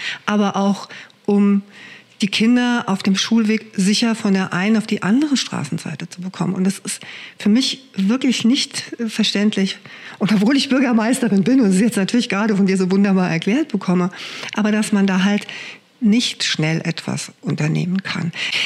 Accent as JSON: {"language": "German", "town": "Kaiserslautern", "region": "Rhineland-Palatinate", "country": "Germany", "tie": "born or raised there", "said": "ich bin ja groß geworden in Hohenecken, das ist ein Stadtteil von Kaiserslautern, und da führt durch den Ort eine Bundesstraße."}